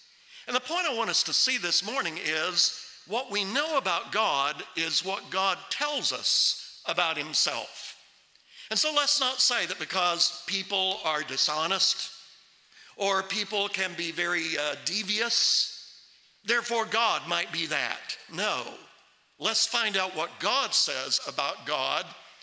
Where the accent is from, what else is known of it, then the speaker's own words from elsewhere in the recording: Kentucky, United States; But growing up in Eastern Kentucky, there's lots of opportunities for skeletons to be in a closet.